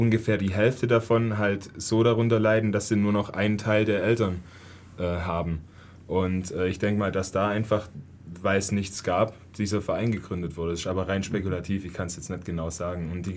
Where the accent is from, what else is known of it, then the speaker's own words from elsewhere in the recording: Ulm, Baden-Württemberg, Germany; ich komme aus Ulm